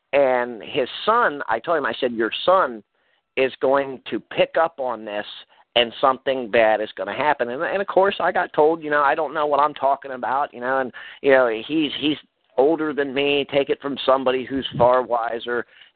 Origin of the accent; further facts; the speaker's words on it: Baltimore, Maryland, United States; I originally grew up in Baltimore, Maryland, inner city.